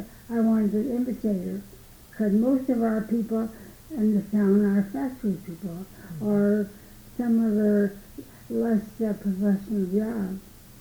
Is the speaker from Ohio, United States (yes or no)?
no; Waterbury, Connecticut, United States; I was born in Waterbury, Connecticut. August 14th, 1918. I was one of three children. My parents had a laundry in Waterbury, Connecticut.